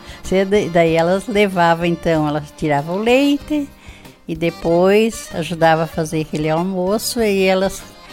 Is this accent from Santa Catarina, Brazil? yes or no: yes; Urubici, Santa Catarina, Brazil; born there; Então, eu nasci lá em Urubici, daí nós ficamos lá um tempo.